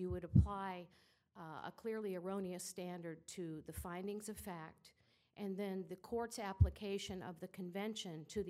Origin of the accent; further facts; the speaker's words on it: Sarasota, Florida, United States; I'm an attorney from Sarasota, Florida.